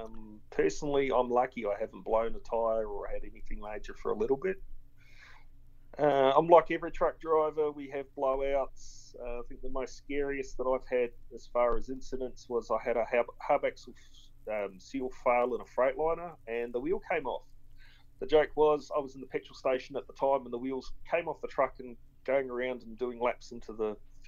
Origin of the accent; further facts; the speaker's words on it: New Zealand; now in Australia; I'm a Kiwi, so it's a bit like Canada versus the US.